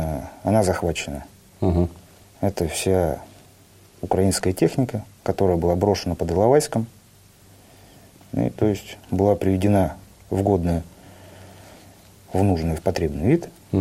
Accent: Nizhny Novgorod, Nizhny Novgorod Oblast, Russia; Сам я родом с Нижнего Новгорода.

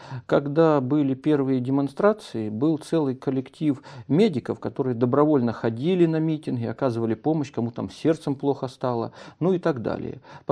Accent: Horlivka, Donetsk Oblast, Ukraine; Я уроженец города Горловки и большую часть своей жизни прожил в Горловке.

